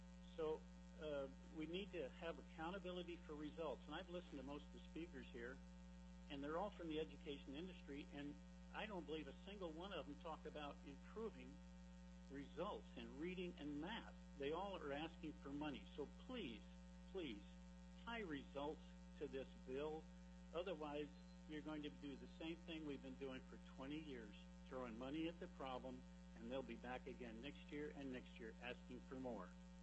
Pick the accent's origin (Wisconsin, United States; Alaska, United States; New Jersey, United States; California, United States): Alaska, United States; Anchorage; from Anchorage.